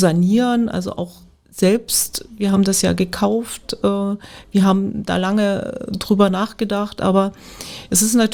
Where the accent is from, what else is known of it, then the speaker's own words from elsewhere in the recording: Brandenburg, Germany; Das ist in der Stadt, in der ich lebe, in der ich natürlich nicht, also ich bin nicht in Spremberg groß geworden, aber in der Umgebung, den Ort da, wo ich eigentlich herkomme, das ist ein kleines Dorf, Reideweise, den gibt es, dieses Dorf gibt es nicht mehr.